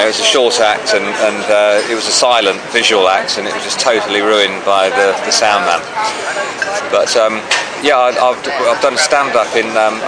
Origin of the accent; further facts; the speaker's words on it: England, United Kingdom; we're all the same because we're English and we're in a foreign land.